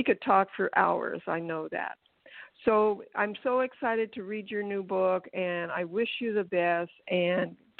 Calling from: Florida, United States; Well, I'm calling from Florida.

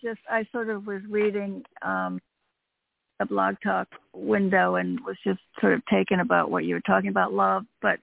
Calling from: Connecticut, United States; I'm calling from Connecticut.

